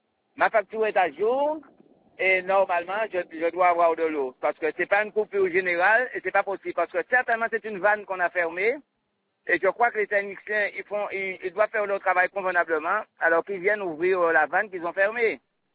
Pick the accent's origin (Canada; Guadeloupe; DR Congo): Guadeloupe; Trois-Rivières; Alors, mais je vous ai dit que moi, je suis de Trois-Rivières